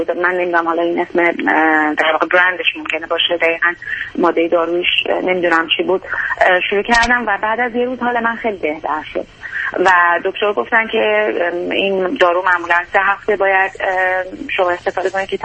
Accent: Iran; moved away as an adult; من در ایران لیسانس موسیقی دارم، از در واقع از ایران وقتی که اینجا اومدم

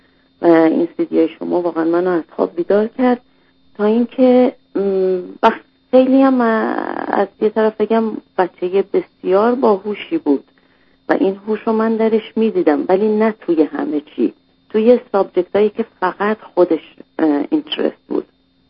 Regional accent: Iran; moved away as an adult; also born or lived in Germany; now in Canada; قبل از 1 سالگی ما از ایران، 8 ماه بود از ایران اومدیم بیرون، آلمان بودیم

